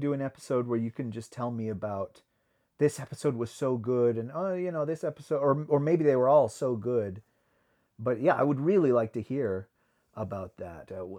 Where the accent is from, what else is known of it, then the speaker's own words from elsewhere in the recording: California, United States; I said either like Big Anklevich does, because I'm from California.